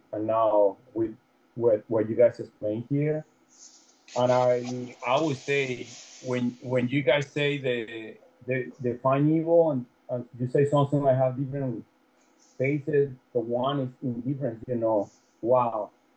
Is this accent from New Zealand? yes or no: no; Venezuela; now in Houston, United States; I'm original from Venezuela, but living in Houston for more than 20 years.